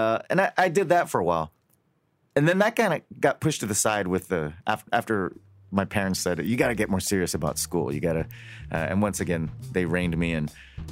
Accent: Hawaii, United States; moved away; I was born and raised in Hawaii. I lived my whole life there. And then I moved to California about 10 years ago to do comedy full time.

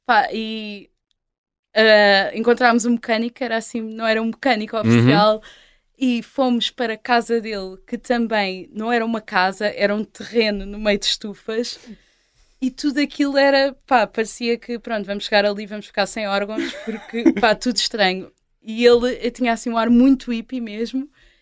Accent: Sintra, Lisbon, Portugal; É porque nós somos de Sintra, é sempre tudo muito demorado.

